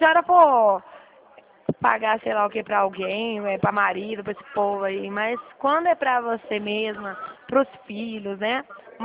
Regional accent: Dracena, São Paulo, Brazil; Eu sou aqui de Dracena

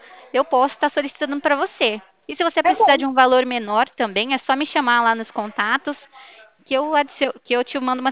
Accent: Ribeirão Preto, São Paulo, Brazil; Eu sou aqui de Ribeirão Preto também

